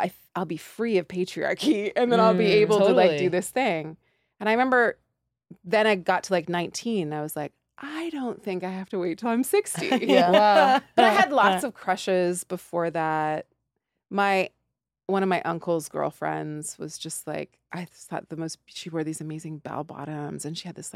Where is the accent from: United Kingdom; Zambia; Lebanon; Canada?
Canada; Nelson, British Columbia; A tiny little town called Nelson, British Columbia.